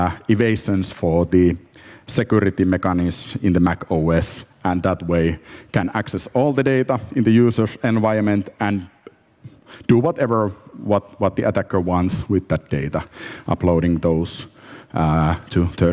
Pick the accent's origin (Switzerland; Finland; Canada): Finland; English is a second language; I'm from Finland, so we are in the Finnish village.